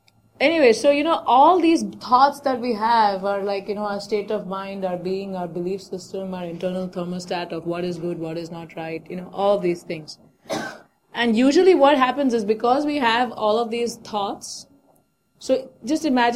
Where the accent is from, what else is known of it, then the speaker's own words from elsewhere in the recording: Mumbai, Maharashtra, India; So when I was growing up in Bombay, and I used to visit my uncle's home, he was also in Bombay.